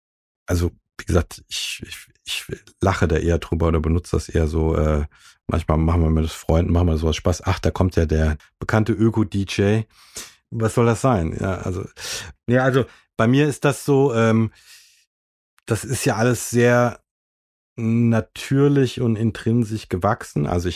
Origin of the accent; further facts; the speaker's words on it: Rhineland-Palatinate, Germany; Ich komme ja aus dem Westerwald und wohne hier auch wieder seit 14 Jahren